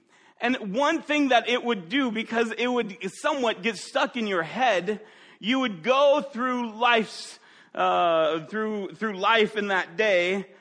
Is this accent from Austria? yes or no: no; Chicago, Illinois, United States; growing up in Chicago, I'm a Chicago fan.